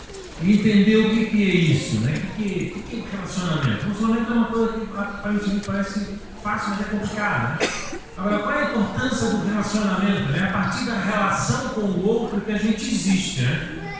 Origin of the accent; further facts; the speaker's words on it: Bahia, Brazil; No meu caso, eu sou baiana